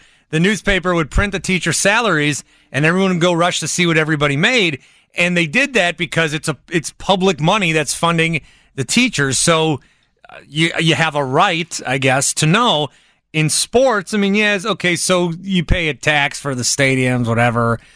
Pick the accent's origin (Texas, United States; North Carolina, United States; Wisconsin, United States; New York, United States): Wisconsin, United States; Fond du Lac; All right, so growing up in Fond du Lac, I remember one of the biggest days of the year.